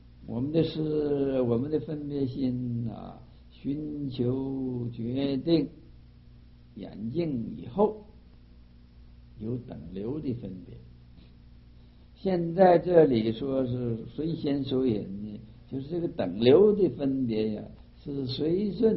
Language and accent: Chinese; China; 你像就是我们中国人没有学过英文的